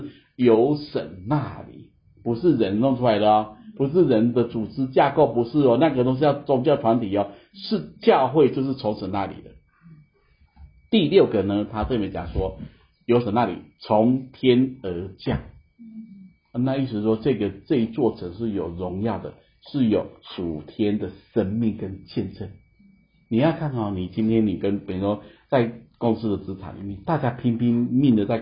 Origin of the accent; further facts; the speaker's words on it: China; 这是外国人的东西，我是中国人